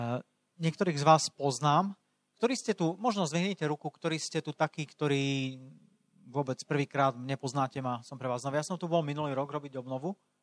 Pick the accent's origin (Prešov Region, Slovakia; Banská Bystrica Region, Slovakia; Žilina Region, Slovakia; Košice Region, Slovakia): Košice Region, Slovakia; Košice; Som z Košíc, mám 36 rokov